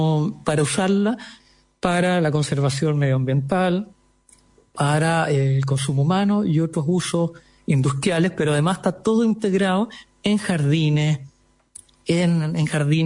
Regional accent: La Serena, Coquimbo, Chile; now in Santiago, Chile; yo soy de La Serena, vivo acá en Santiago hace más de 30 años

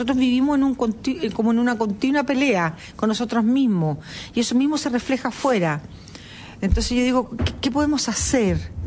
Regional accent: Chile; sobre todo en estos momentos difíciles en que nos encontramos como chilenos

